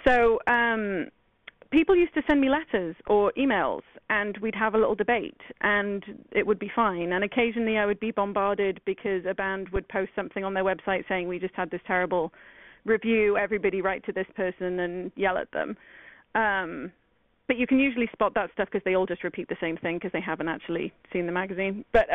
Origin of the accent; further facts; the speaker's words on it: United Kingdom; I didn't go to a prom because I'm British